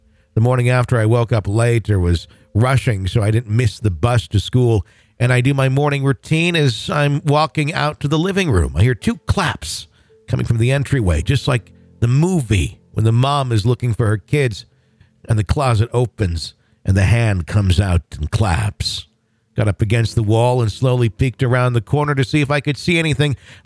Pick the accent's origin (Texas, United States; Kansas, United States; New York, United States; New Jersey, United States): Kansas, United States; Topeka; I have two stories from my time at college in Atchison and here in my hometown of Topeka.